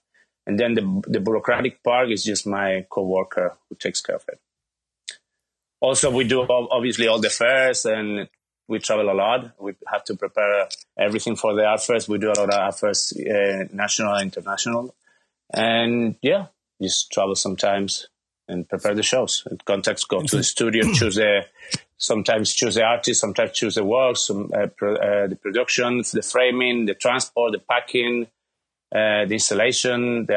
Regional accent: Valencia, Valencian Community, Spain; now in New York, United States; because I'm from Valencia, I'm not from Madrid or Barcelona.

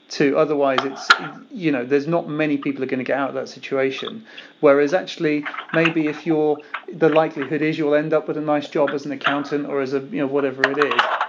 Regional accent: Didcot, South East England, United Kingdom; I'm from Didcot, which is just sort of, you know, a few miles down the road.

